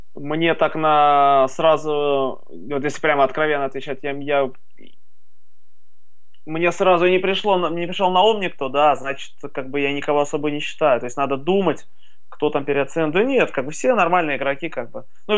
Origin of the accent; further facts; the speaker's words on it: Moscow, Russia; Я москвич коренной, поэтому патриот Москвы, мне Москва очень нравится. Москву не променяю, пока не планирую никуда уезжать.